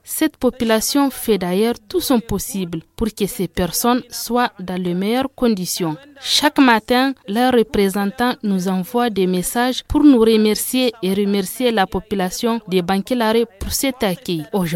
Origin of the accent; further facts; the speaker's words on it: Bankilaré, Tillabéri, Niger; contrairement au jour où elles sont arrivées ici chez nous à Bankilaré